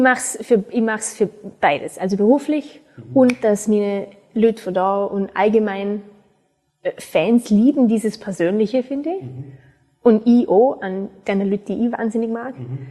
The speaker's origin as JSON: {"language": "German", "region": "Vorarlberg", "country": "Austria", "said": "Und ich bin eine sehr stolze Österreicherin."}